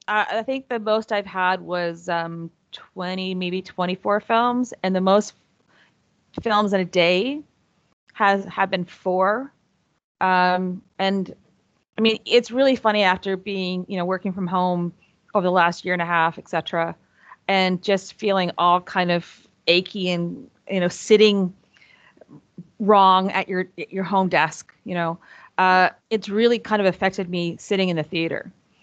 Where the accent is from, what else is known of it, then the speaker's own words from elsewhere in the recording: Toronto, Ontario, Canada; I grew up in Don Mills.